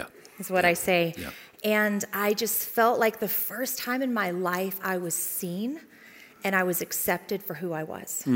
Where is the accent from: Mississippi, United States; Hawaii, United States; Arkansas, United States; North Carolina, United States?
Mississippi, United States; So I grew up, I'm actually from Mississippi.